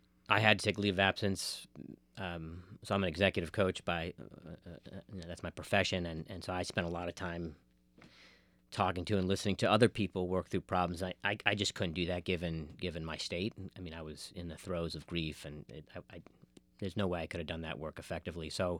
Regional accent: Manhattan, New York, United States; And you know, I grew up in Manhattan, so this notion of community is kind of foreign to me

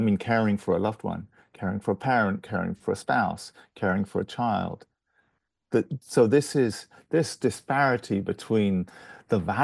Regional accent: England, United Kingdom; you can tell from my accent, I'm English in origin, as is my wife, and her mother lives in England.

